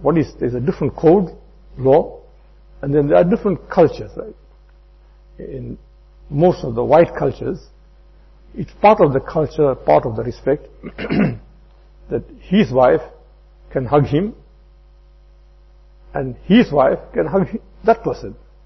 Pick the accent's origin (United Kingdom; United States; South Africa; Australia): South Africa; I'm a South African, he's a South African.